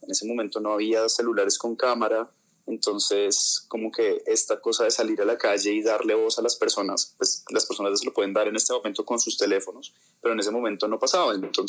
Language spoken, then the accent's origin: Spanish; Bogotá, Colombia; born there; soy actor, nací en Bogotá, Colombia, en el 88.